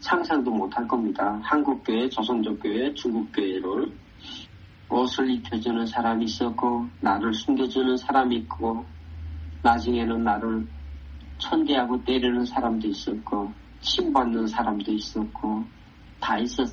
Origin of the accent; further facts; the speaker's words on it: Kangwon, North Korea; moved away as an adult; 제 고향인 강원도 감옥으로 호송하던 도중에 기차에서 떨어져서 마지막 탈북했거든요.